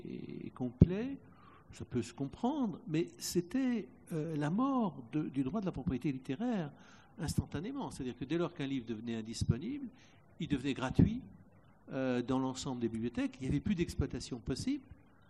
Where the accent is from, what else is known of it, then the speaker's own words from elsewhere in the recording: Republic of the Congo; born there; moi je suis né au Congo-Brazzaville